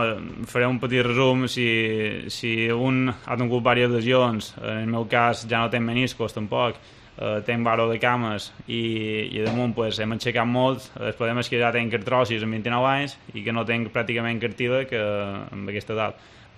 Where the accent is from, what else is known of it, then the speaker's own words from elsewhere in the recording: Maria de la Salut, Balearic Islands, Spain; m'agrada que xerren del meu poble, perquè en els inicis me canviava a Maria de Salut en Santa Maria